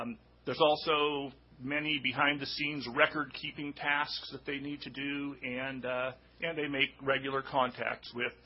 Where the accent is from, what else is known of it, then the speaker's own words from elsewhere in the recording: Soldotna, Alaska, United States; born there; I was born in Soldotna and graduated from Manilchik School.